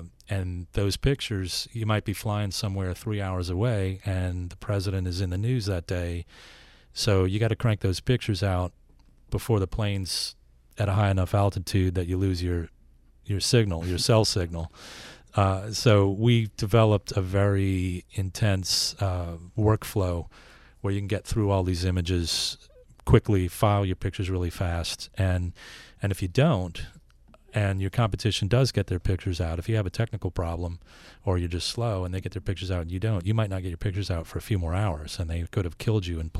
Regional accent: United States; how privileged I am as an American

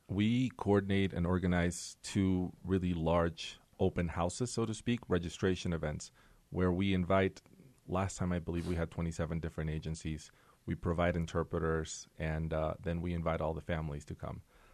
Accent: Peru; I'm from Peru. It's a stereotype that holds true. We're crazy about it.

